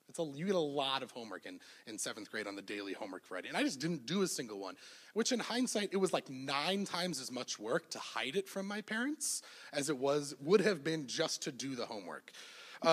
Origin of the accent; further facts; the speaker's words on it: Evanston, Illinois, United States; So I grew up in Evanston, not too far away from here